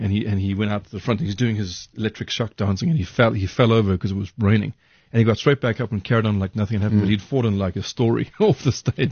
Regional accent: Durban, KwaZulu-Natal, South Africa; And now there's Durban, my hometown, was on fire yesterday.

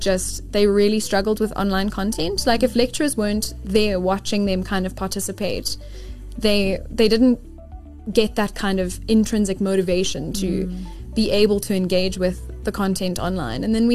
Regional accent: South Africa; also born or lived in Norway; I'm a dual citizen. I'm a South African Norwegian.

